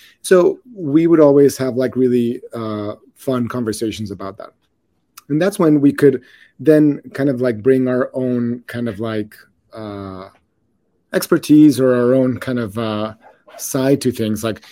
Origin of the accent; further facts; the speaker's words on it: Mexico City, Mexico; coming from Mexico City, like perfume is not